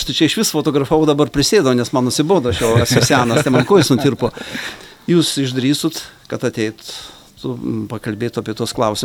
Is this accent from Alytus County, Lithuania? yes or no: no; Kaunas, Kaunas County, Lithuania; šiandieną buvom Kaune, aš kaunietis